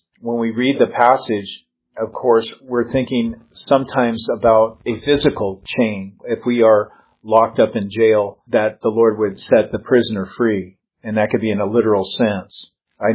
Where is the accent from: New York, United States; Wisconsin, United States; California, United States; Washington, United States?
Washington, United States; Seattle; a radio show I had been on in Seattle, Washington, my hometown